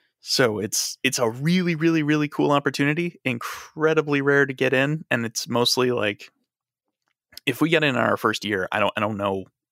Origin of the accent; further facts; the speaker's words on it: Chicago, Illinois, United States; I grew up in Chicago. And I've never lived anywhere else.